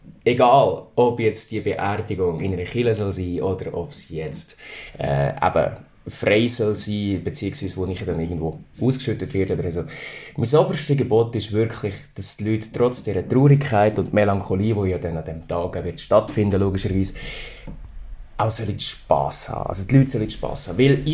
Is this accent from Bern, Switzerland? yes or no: no; Lucerne, Switzerland; now in Berlin, Germany; ich bin 29. Ich bin im Kanton Luzern aufgewachsen, lebe aber jetzt schon seit 8 Jahren in Berlin.